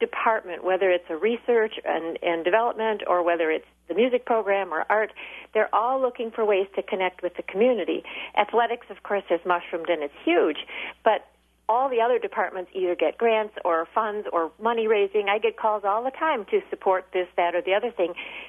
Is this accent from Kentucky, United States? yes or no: no; Milwaukee, Wisconsin, United States; I mean, I'm from the city of Milwaukee, but went to UW.